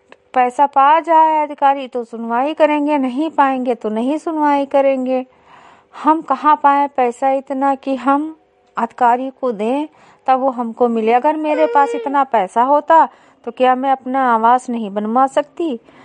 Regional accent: Visheshwarganj, Uttar Pradesh, India; मैं विकासखंड विशेषरगंज से हूँ

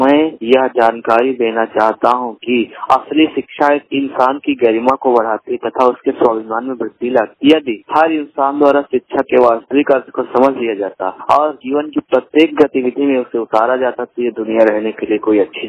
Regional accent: Barabanki, Uttar Pradesh, India; और मैं बाराबंकी, मेरा डिस्ट्रिक्ट बाराबंकी है, मैं बाराबंकी का रहने वाला हूँ और मैं अमेठी में पढ़ता हूँ जीवन पथ दिव्यांग विद्यालय।

